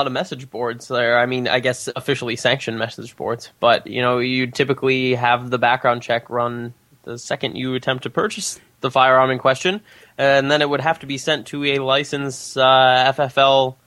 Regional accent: Michigan, United States; you can certainly think of the Michigan militia in my home state of Michigan

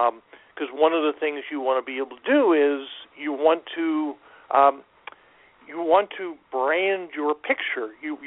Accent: Austin, Texas, United States; Yeah, I'm from Austin. I'm cool. our motto here is keep Austin weird.

